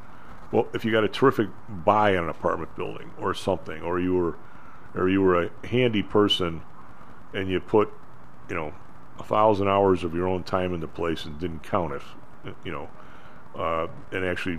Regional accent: Chicago, Illinois, United States; It's in my pocket. I'm from Chicago. Duh.

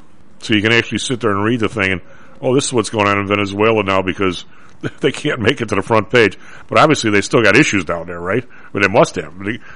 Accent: United Kingdom; We're British.

